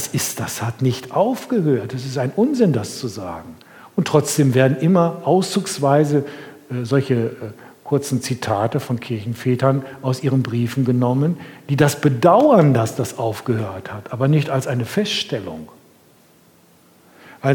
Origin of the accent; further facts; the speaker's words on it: Bückeburg, Lower Saxony, Germany; in meiner Heimatgemeinde da in Bückeburg